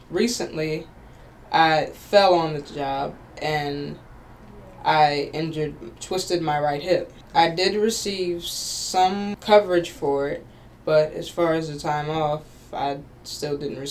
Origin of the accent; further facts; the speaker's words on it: Chester, Pennsylvania, United States; I'm from Chester, Pennsylvania, and I'm a therapeutic activities worker at a nursing home.